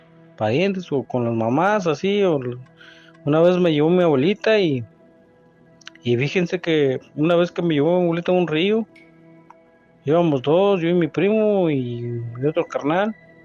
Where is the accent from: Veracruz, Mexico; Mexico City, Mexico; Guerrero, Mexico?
Mexico City, Mexico; now in Tennessee, United States; Yo aquí ahorita estoy radicando en Tennessee, soy de la Ciudad de México, de ahí de por la Magdalena Contreras, y aquí estamos.